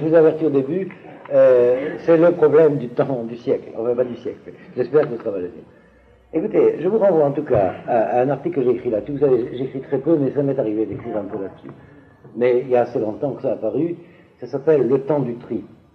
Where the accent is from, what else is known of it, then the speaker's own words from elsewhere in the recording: Algeria; j'ai droit à un passeport français, puisque je suis algérien.